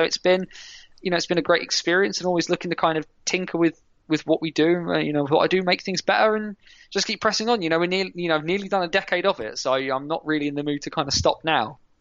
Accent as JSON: {"language": "English", "country": "United Kingdom", "said": "I never say I'm English or anything else. I say I'm British because I am part English, part Welsh, and part Irish."}